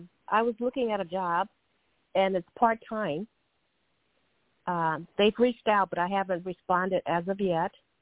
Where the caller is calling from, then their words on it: California, United States; …, California.